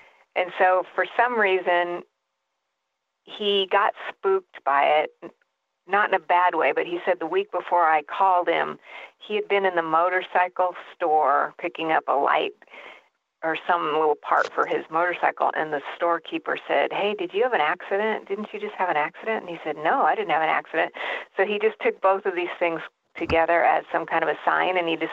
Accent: Texas, United States; also born or lived in Denver; And after I moved back to Texas, I'm from Texas, moved to Denver for a while, came back to Texas.

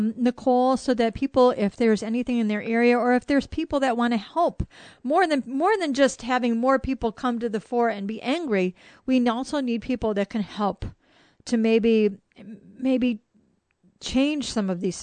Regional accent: United States; Because as Native American people, we always speak about how do we look into the next seven generations?

